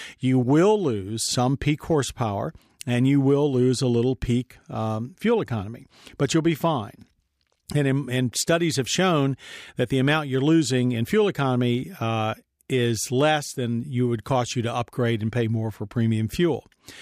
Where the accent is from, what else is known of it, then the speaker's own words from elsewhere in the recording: North Carolina, United States; this one comes from Ken from my home state of North Carolina.